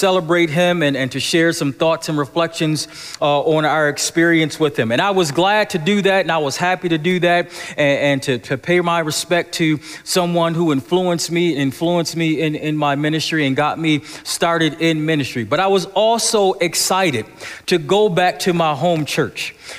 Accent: Buffalo, New York, United States; We stopped in Buffalo, New York, my hometown, and we went to the church where I grew up in.

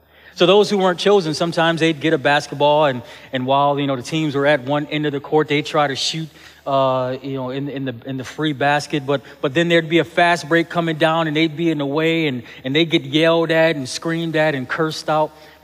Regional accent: Buffalo, New York, United States; about three blocks away from where I grew up on the east side of Buffalo. I grew up on Herman Street, three blocks to the west, Johnson Street.

